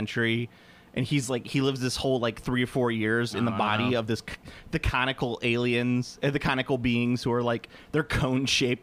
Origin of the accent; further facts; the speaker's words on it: New England, United States; Like I'm from New England. Don't hit me. Kind of.